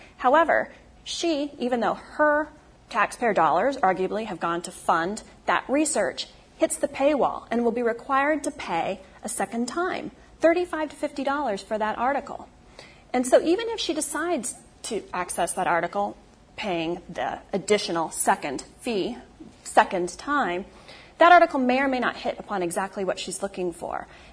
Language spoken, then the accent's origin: English; Iowa, United States; thinking about my home state of native Iowa, or my native state of Iowa